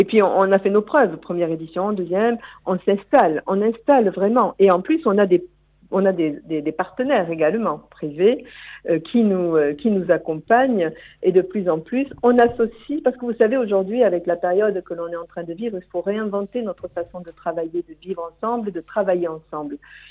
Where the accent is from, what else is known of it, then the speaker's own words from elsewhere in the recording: Occitanie, France; Et nous sommes bien dans les Hautes-Pyrénées et très fiers d'être un Piémont pyrénéen, puisque ben, on est du Piémont, mais on adore nos Pyrénées.